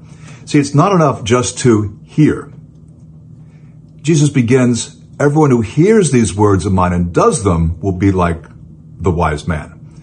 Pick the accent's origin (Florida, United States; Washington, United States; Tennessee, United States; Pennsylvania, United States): Florida, United States; now in North Carolina, United States; American state of North Carolina. It's not my home state, that's Florida